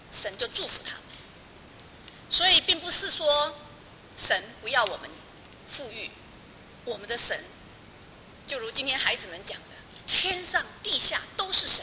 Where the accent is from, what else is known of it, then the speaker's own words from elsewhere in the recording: Taiwan; 我们台湾人说人有两只脚，钱有四只脚